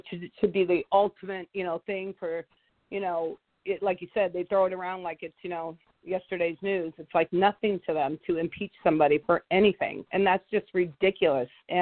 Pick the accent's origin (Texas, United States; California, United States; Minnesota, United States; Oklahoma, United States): California, United States; San Diego; now in New York, United States; because I grew up in San Diego and then I moved to New York